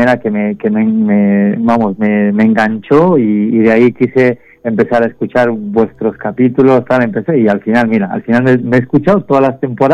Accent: Ecuador; moved away; justamente en este mes cumplo 21 años de haber llegado aquí, de mi tierra natal, que es Ecuador.

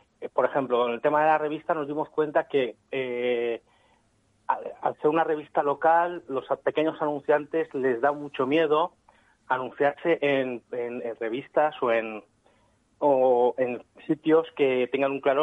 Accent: Valencia, Valencian Community, Spain; Yo recuerdo que cuando era pequeño, pues habían cómics en Valencia

